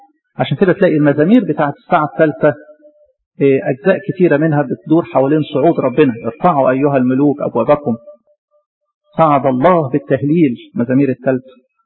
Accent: Egypt; احنا عندنا في مصر هنا الجبال بتاعتنا جبال صحراوية مش مسكونة

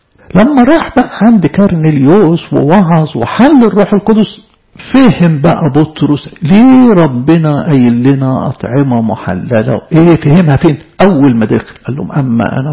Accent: Egypt; يعني من ضمن الحاجات برضو ان احنا كمصريين عموما يعني ما بنهتمش بيها

